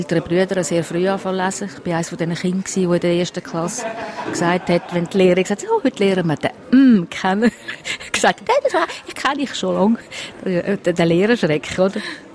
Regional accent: Zug, Switzerland; Ja, eine Kleinstadt. Also ich bin in Zug aufgewachsen.

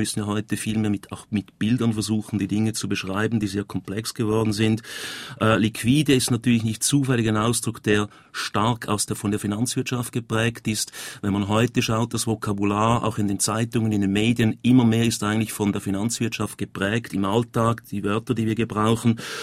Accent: Switzerland; bei uns in der Schweiz

